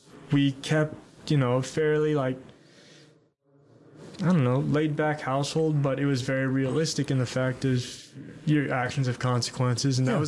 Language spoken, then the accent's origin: English; Atlanta, Georgia, United States; Yeah. So I'm from the Atlanta area. Our temple was in Roswell, Georgia.